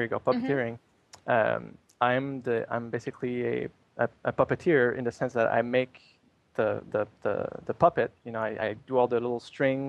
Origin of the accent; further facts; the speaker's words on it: Canada; accent: French Canadian; English is a second language; now in United States; I'm Canadian, by the way. If you can't tell my accent, it's French Canadian.